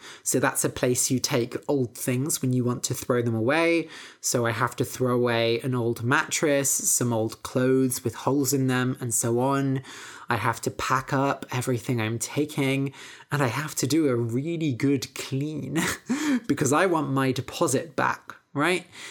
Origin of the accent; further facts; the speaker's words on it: Bath, South West England, United Kingdom; also born or lived in Bristol; I grew up in Bath and sure, I went to university, but after graduating, I came back to Bath and lived there for a few years. And then even when I lived in Bristol, Bristol is really close to Bath.